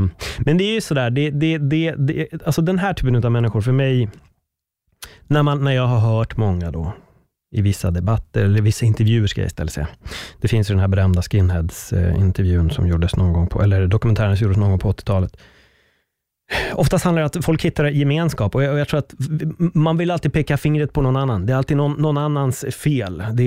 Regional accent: Sweden; born there; Att jag föddes i Sverige med en spansk pappa, det är bara en jävla slump.

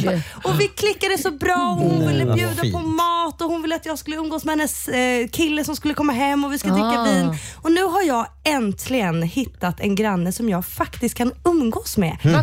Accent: Iran; det är för att jag är iranier.

